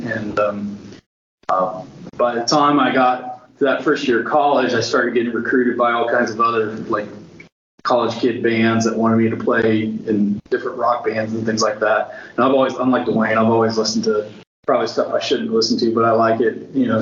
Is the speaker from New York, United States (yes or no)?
no; Cincinnati, Ohio, United States; but no, I grew up in Cincinnati. The school district I went to had an orchestra program.